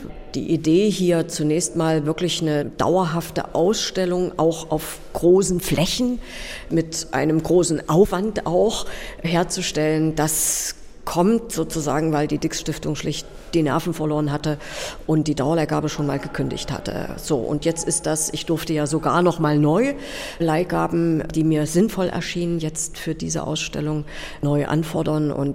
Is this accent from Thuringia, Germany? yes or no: yes; Gera, Thuringia, Germany; mit 28 Jahren war ich die jüngste Museumsdirektorin in Gera eingestiegen in meiner Heimatstadt